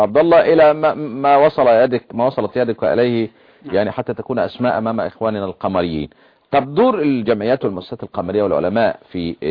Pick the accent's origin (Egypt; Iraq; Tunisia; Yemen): Egypt; عندنا في مصر أي حد يسب رموزنا ازدراء الأديان على طول.